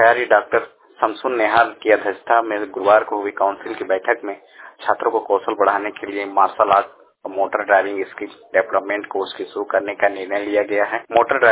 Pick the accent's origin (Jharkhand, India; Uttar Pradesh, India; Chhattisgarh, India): Jharkhand, India; Ranchi; मैं रांची से हूँ